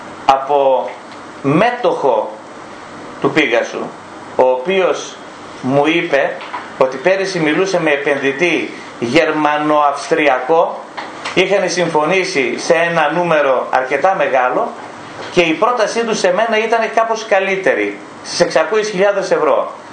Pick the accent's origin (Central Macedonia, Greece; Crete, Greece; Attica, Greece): Central Macedonia, Greece; Ivira; now in Thessaloniki, Greece; Εμένα τα πολιτικά μου δικαιώματα είναι ακόμα στο χωριό μου, στα Ήβυρα. Εγώ είμαι επιχειρηματίας, δραστηριοποιούμε στη Θεσσαλονίκη